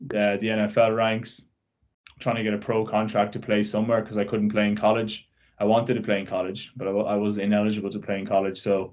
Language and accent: English; Galway, Connacht, Ireland; now in United States; so I grew up in Galway in a place called Castlegar.